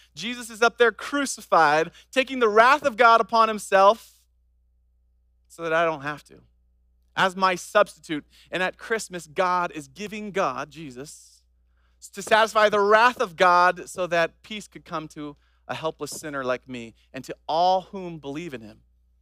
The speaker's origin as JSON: {"language": "English", "country": "Papua New Guinea", "tie": "born or raised there", "said": "I grew up in Papua New Guinea. It's an island above Australia. We were on the mainland"}